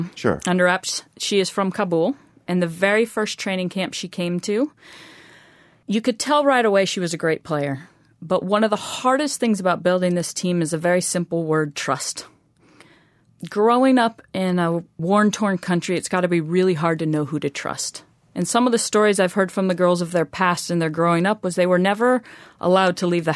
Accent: United States; You know, as an American who grew up with parents who supported it and brothers who supported it and club system and coaches all around

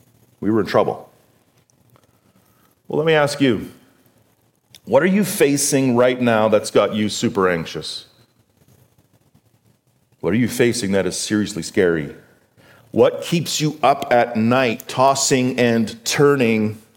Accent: British Columbia, Canada; we were up on Williston Lake, which is near my hometown in northern BC

